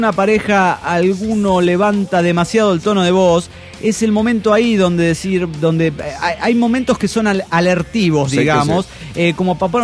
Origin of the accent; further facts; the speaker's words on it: Pachuca, Hidalgo, Mexico; de Pachuca, Hidalgo, México.